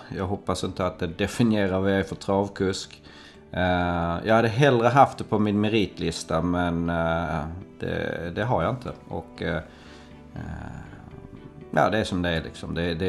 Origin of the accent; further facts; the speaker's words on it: Skåne, Sweden; jag är faktiskt född och uppväxt på Borups gård som ligger lite ganska nära mellan Jägersro och Sturup kan man säga. Men sedan bodde vi Almgården som ligger ganska nära Jägersro och Jägersro villastad. Så att väldigt nära Jägersro kan man säga att jag är uppväxt.